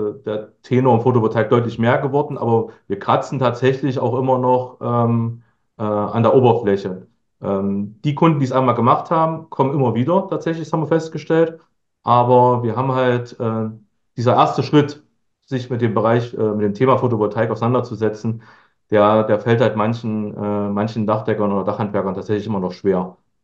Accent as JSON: {"language": "German", "region": "Thuringia", "country": "Germany", "said": "Ich komme aus Thüringen"}